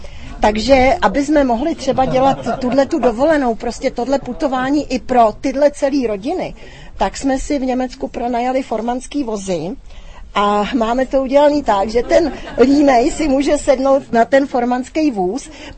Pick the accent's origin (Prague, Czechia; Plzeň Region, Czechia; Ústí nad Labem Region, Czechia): Prague, Czechia; My jsme uteklí Pražáci